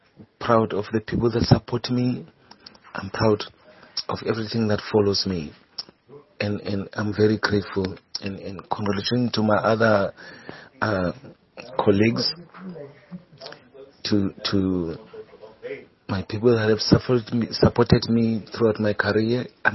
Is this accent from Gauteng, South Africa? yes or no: no; Khayelitsha, Western Cape, South Africa; I'm from Khayelitsha.